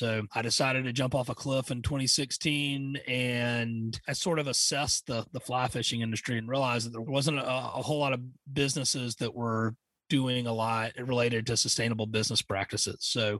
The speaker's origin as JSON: {"language": "English", "town": "Savannah", "region": "Georgia", "country": "United States", "lives_now": "Wyoming, United States", "said": "I'm from Savannah, Georgia, originally, and I moved out to Wyoming."}